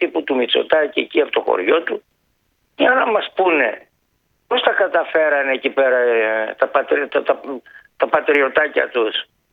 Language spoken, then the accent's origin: Greek; Giannitsa, Central Macedonia, Greece; από τα Γιάννητσα. Γενικότερα όμως Πέλας. Τα Γιάννητσα είναι μία... Ήτανε μέχρι πριν από κάποια χρόνια μια ημιαγροτική περιοχή. Μια ημιαγροτική πόλη.